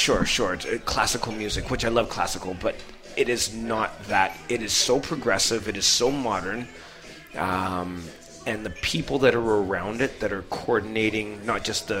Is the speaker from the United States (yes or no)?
no; Langford, British Columbia, Canada; I grew up in Langford.